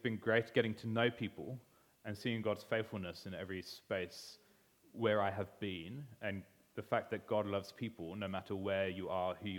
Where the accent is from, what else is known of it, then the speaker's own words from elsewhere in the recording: Oxford, South East England, United Kingdom; also born or lived in Bristol; I grew up in the UK. I grew up near Oxford in a small village with my family, and they're all believers, which is great.